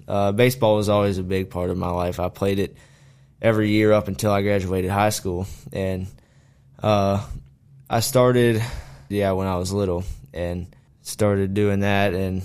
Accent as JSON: {"language": "English", "town": "Broadway", "region": "Virginia", "country": "United States", "tie": "born or raised there", "said": "Yeah, so I'm from Broadway, Timberville area, and I grew up outside hunting, fishing, and going to church"}